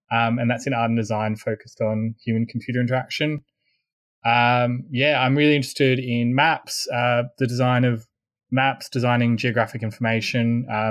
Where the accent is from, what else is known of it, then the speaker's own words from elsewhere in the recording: Australia; I'm Australian. I'm currently in Sydney doing a PhD at University of New South Wales at UNSW.